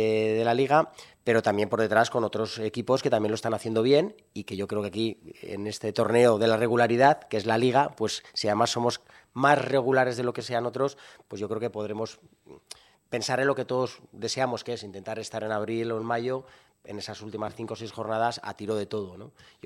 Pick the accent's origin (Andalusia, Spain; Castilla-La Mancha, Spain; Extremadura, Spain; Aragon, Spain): Aragon, Spain; No voy a salir gallego. Yo soy aragonés y de pura cepa.